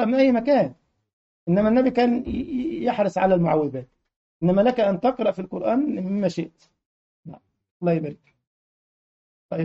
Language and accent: Arabic; Egypt; السلام عليكم اخي،